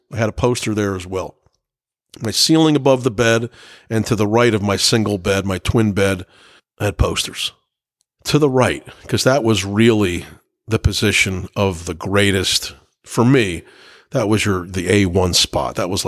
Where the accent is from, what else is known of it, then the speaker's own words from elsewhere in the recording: New Jersey, United States; why, as a kid, we all felt, growing up in New Jersey